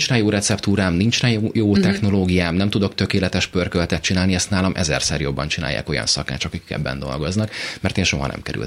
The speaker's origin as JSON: {"language": "Hungarian", "town": "Pécs", "region": "Baranya", "country": "Hungary", "tie": "born or raised there", "said": "Én Pécsen születtem, és Pécs környékén nőttem fel."}